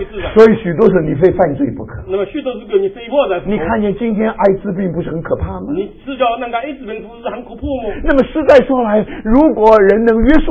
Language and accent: Chinese; China; 所以你记不记得我们中国人从前呢，找人寻人启事